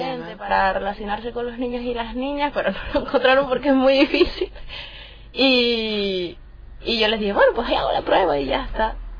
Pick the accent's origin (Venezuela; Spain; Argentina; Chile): Spain; Canary Islands; moved away; Mirando al horizonte con llegar a Canarias, ver el mar, encontrarme con mi tierra y con...